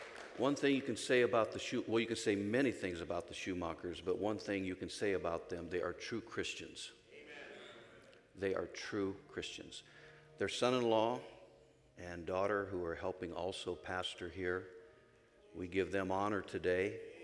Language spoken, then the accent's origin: English; California, United States; now in Racine, United States; I love it here in Racine, Wisconsin. Is this part of the United States? I come from the Republic of California.